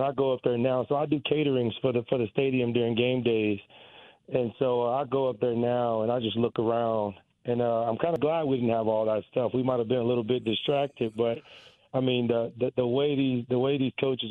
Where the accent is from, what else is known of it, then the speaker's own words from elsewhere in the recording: Texas, United States; And I grew up in Texas barbecue.